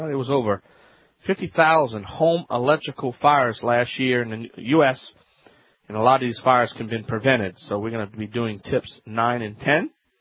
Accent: Louisiana, United States; I'm the Cajun man from the Bayou Land.

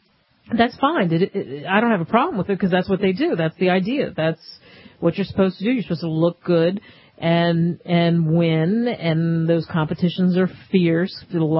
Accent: New York, United States; also born or lived in Philadelphia, Pennsylvania; I grew up in New York, Philadelphia, so been to the Empire State Building.

